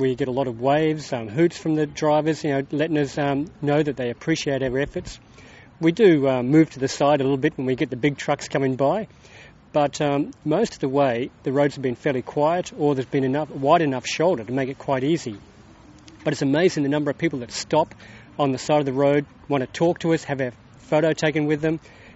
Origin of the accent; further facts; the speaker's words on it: Canberra, Australian Capital Territory, Australia; from Canberra.